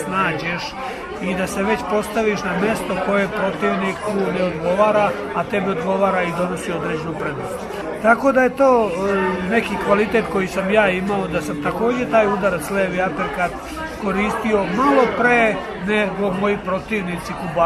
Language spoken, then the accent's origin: Bosnian; Bosnia & Herzegovina; A ja kao i Bosanac ne razmišljam o tome